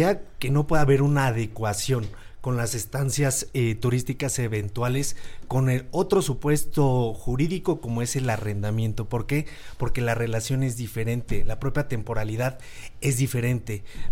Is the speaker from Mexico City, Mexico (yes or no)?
yes; Mexico City, Mexico; yo soy de la Magdalena Contreras, se da en San Jerónimo, se da en muchísimos otros lados y colonias de la Ciudad de México.